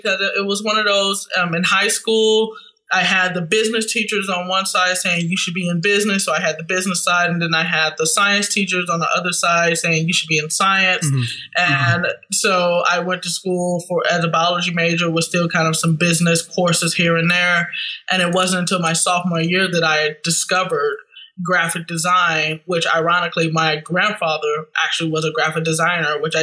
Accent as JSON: {"language": "English", "town": "St. Louis", "region": "Missouri", "country": "United States", "tie": "born or raised there", "said": "I grew up in St. Louis, Missouri, and I'm still here."}